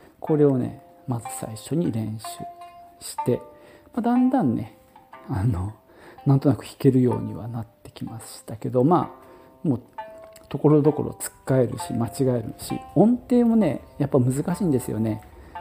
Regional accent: Nagoya, Aichi, Japan; 僕の生まれ育った名古屋もそうなんですけど、

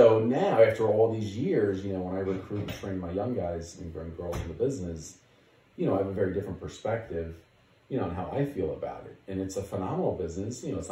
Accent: New Jersey, United States; now in Chicago, United States; I'm originally from Jersey. I came to Chicago to go to college

